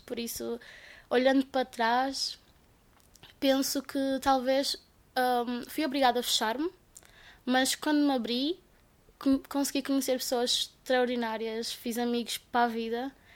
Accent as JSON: {"language": "Portuguese", "country": "Cape Verde", "tie": "born or raised there", "first_language": "Portuguese", "moved": "yes", "said": "Tive de adaptar a um novo país. A língua não foi o grande problema porque nós temos essa língua como nossa língua materna e damos na escola e tudo isso"}